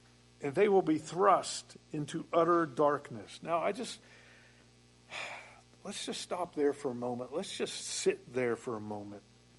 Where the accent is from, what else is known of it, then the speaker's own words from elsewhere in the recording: Pennsylvania, United States; the church that I grew up in Pennsylvania, that's why I've gotten into Isaiah here